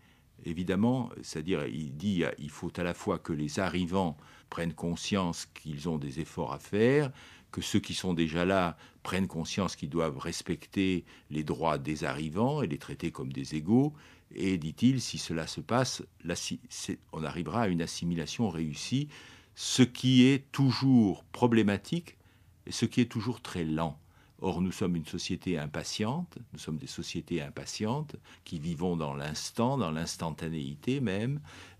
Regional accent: Italy; first language Italian; French is a second language; je parle par exemple très bien ma langue maternelle, la langue de ma mère, c'était l'italien.

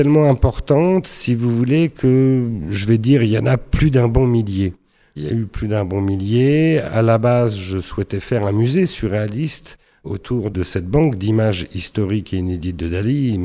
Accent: Paris, Île-de-France, France; moitié catalan et moitié parisien, j'ai grandi à Paris

